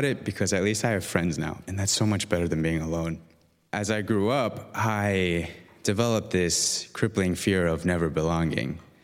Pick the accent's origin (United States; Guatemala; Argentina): Guatemala; I was born in Guatemala to two Taiwanese immigrants.